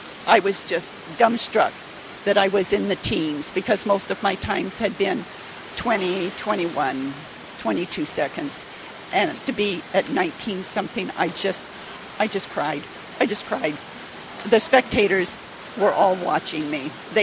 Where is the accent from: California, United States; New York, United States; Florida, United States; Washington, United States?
Washington, United States; Walla Walla; I'm 69 years old. I'm from Walla Walla, Washington, and I am the Eastern Washington State, Alaska International record holder in backstroke.